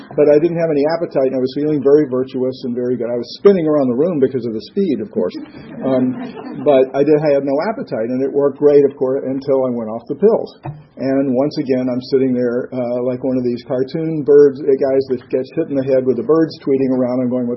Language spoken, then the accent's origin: English; Texas, United States; In the early 50s, when I was growing up in Texas, my mom had a local television show